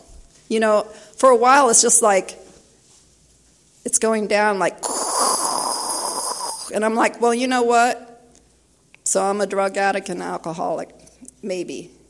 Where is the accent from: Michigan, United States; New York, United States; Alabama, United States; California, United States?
California, United States; Los Angeles; from West LA.